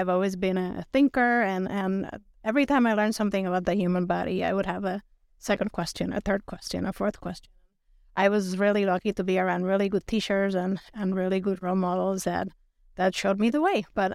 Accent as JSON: {"language": "English", "country": "Puerto Rico", "tie": "born or raised there", "also_born_or_lived": "Ohio", "moved": "as an adult", "lives_now": "Oregon, United States", "said": "I am originally from Puerto Rico. I have been in Oregon since 2005. I grew up in the island, and then I did medical school there and moved to the U.S. for medical training. Met my husband in Ohio and Cleveland, and then moved to the Northwest for more training."}